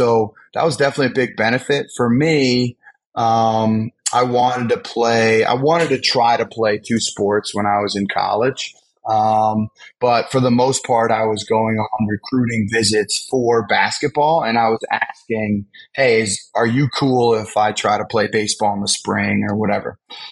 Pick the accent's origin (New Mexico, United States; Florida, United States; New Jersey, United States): New Jersey, United States; A lot of the people I grew up around, I grew up in North Jersey, outside New York City.